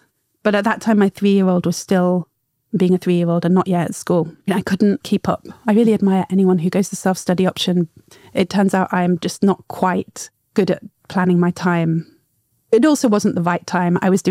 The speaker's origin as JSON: {"language": "English", "country": "United Kingdom", "said": "I'm really happy to say I am British and Luxembourgish and I have both nationalities."}